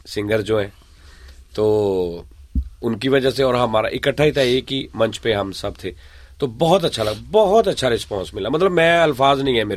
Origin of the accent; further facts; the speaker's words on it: Faisalabad, Punjab, Pakistan; ہمارا کلچر پنجابی ہے، ہمارا شہر ملک مطلب ہمارا صوبہ پنجاب ہے، شہر فیصل آباد پنجاب ہے،